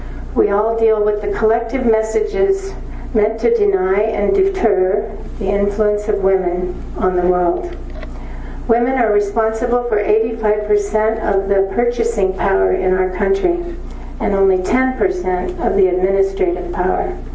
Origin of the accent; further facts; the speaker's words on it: Burbank, California, United States; I grew up in Burbank, California, near all the studios, Columbia, Disney, and all of those.